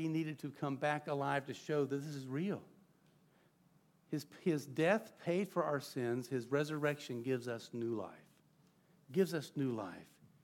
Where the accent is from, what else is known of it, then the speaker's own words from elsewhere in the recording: Georgia, United States; Now, I grew up in Georgia, but I think this verse made it this far north.